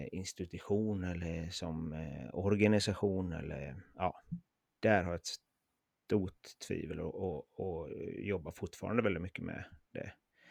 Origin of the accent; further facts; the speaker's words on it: Värnamo, Jönköping County, Sweden; Jag var hemma i Värnamo, där jag kommer ifrån.